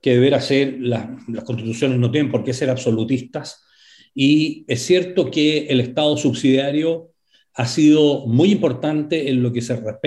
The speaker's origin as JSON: {"language": "Spanish", "country": "Chile", "said": "que somos todos los chilenos"}